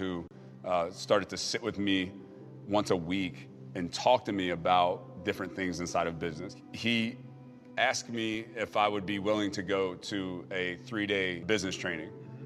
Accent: Cincinnati, Ohio, United States; I'm inside of the Bengals stadium. I'm putting a helmet on with the stripe on it for my hometown team.

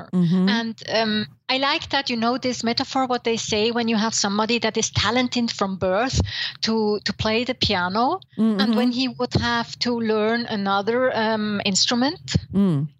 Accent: Zurich, Switzerland; English is a second language; Yes. I'm from Zurich. You have to go to the Paradeplatz and to eat some springly chocolate.

